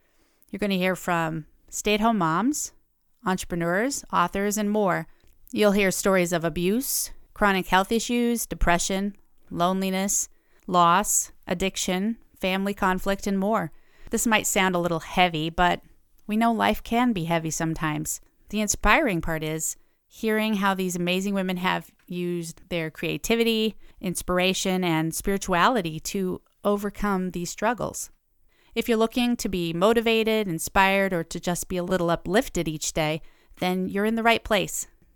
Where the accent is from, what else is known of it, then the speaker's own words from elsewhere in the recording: Iowa, United States; I was born and raised in Iowa. I grew up on a farm outside of a tiny little town.